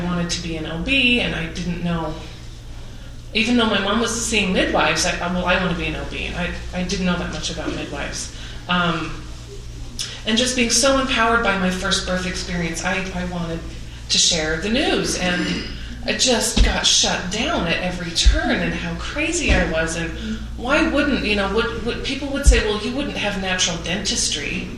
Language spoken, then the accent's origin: English; Utah, United States; growing up in Utah, I think there is a narrower view of, there's a different Mormonism here in Utah.